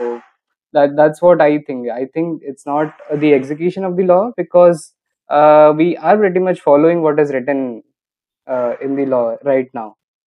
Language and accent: English; Cuttack, Odisha, India; So I was brought up in Orissa. I belong to Cuttack. I have stayed here my whole life.